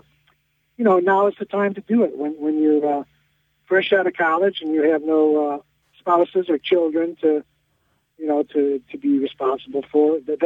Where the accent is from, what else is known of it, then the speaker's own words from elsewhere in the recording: Detroit, Michigan, United States; I mean, there's Detroit, which is, you know, it's my hometown, and I love it.